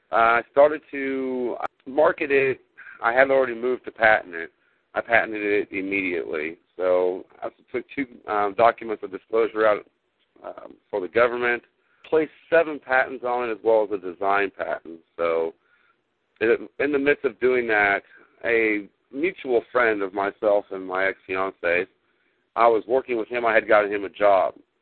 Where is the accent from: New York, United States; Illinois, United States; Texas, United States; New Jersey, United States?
Illinois, United States; Chicago; moved away as an adult; now in Kansas, United States; I'm not from Kansas. I'm from Chicago, Illinois. No.